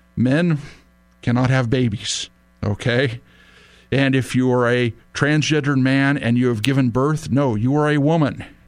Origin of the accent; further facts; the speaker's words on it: San Diego, California, United States; I grew up down in San Diego. My father is an alumni of San Diego State University.